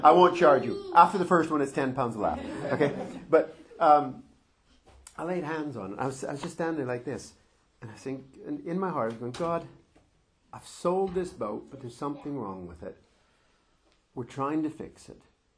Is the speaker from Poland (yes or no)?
no; Aylsham, East of England, United Kingdom; You know, I come from Aylsham.